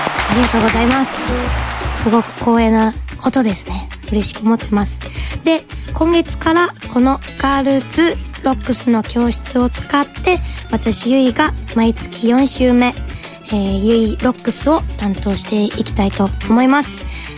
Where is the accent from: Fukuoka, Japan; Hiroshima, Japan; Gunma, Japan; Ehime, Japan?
Fukuoka, Japan; やっぱ私地元福岡出身なんですけれども、そういうこう博多弁とかはやっぱり馴染みがあるので